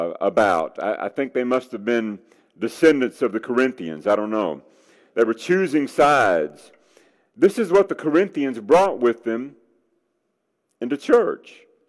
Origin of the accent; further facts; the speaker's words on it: Tennessee, United States; I can remember being a little kid growing up in Middle Tennessee at the Needy's Bend Church of Christ